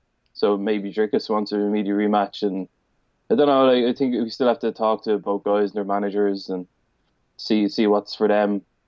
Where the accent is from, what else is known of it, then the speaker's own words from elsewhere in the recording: Dublin, Leinster, Ireland; This is my first KSW is in Dublin, my hometown.